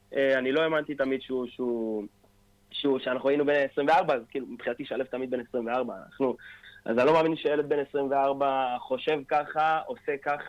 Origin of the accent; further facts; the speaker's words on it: Ashdot Ya'akov Ihud, Northern District, Israel; גדלתי באשדות יעקב איחוד.